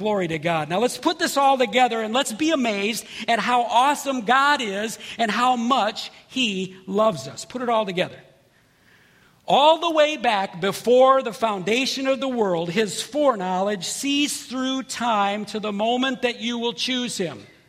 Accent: Ohio, United States; I grew up in Ohio.

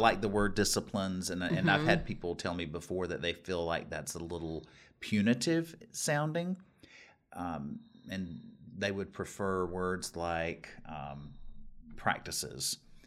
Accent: North Carolina, United States; now in Texas, United States; I grew up in North Carolina, and there seem to be more of them there than there are, at least in this part of Texas.

